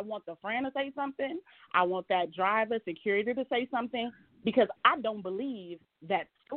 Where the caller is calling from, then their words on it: Chicago, Illinois, United States; Hey, honey … I'm from Chicago.